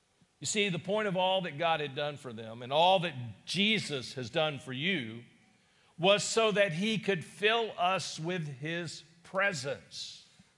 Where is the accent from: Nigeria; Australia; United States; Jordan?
United States; the South; I'm from the South, and I know it's when you say you're a Southern, it's not talking about direction